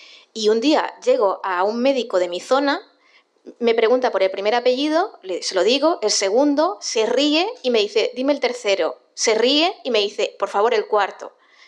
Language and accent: Spanish; Castilla-La Mancha, Spain; accent: La Mancha; Os he hecho muchas bromas de que soy manchega y mi acento es medianamente entendible